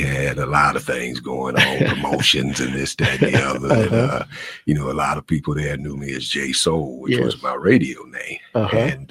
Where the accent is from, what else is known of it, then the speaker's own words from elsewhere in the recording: Muskegon, Michigan, United States; also born or lived in Grand Rapids; Well, I was born and raised here in Muskegon. Attended Steele, Angel, Muskegon. Went to Grand Valley for a while, left Grand Valley, and lived in Grand Rapids for about 25 years.